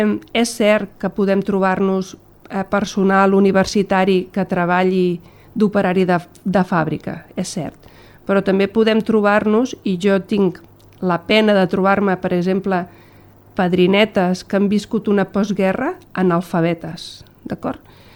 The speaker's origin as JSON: {"language": "Catalan", "town": "Alcover", "region": "Catalonia", "country": "Spain", "said": "Per la gent d'Alcover mai seré la doctora"}